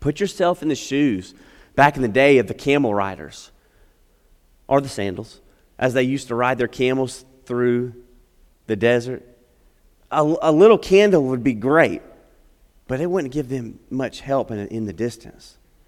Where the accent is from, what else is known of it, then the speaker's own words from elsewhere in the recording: Tonopah, Nevada, United States; I grew up in Nevada for a large portion of my life. My dad worked at Area 51, so a little cool thing there. And we would drive. We lived in between Las Vegas and Reno in a little town called Tonopah, Nevada.